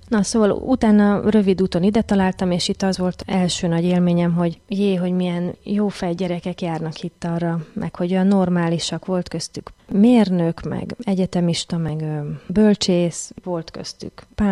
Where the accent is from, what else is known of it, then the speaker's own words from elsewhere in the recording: Újpest, Budapest, Hungary; Azt éltem meg nehézségként gyerekkoromban, hogy a hely, ahol laktunk, Újpesten nem volt egy keresztény hívő közeg.